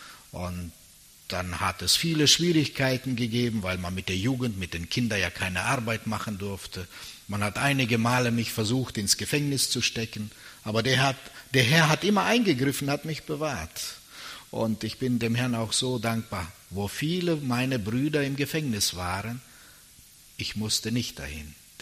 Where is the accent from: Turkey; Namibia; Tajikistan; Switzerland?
Tajikistan; first language German; ich bin in Tadschikistan geboren, zu Hause haben wir alle Deutsch gesprochen, auf der Straße war Tadschikisch, Farsi und in der Schule war Russisch. Und so bin ich mit drei Sprachen groß geworden.